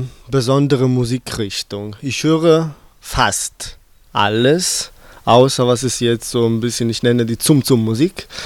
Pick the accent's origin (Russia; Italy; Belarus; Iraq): Italy; Southern Italy; dass ich meine Schule in Italien gemacht habe. Ich bin ursprünglich auch Italiener.